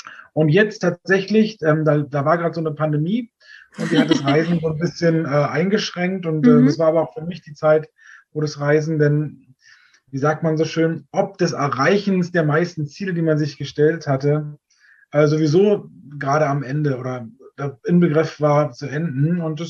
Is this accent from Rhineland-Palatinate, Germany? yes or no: no; Berlin, Germany; Ich bin schon 42 und bin geboren in Staaken. Da steht jetzt lustigerweise wirklich hinter Komma Berlin. Mhm. Also sprich, ich bin halt wirklich neben der Mauer geboren und habe also auch dann mit 10 Jahren die politische Wende direkt hier im Westen von Berlin miterlebt.